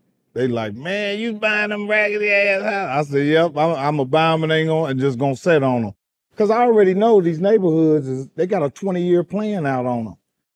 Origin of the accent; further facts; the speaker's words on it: Indianapolis, Indiana, United States; My wife from Chicago, I'm from Indianapolis. I'm a little country compared to her.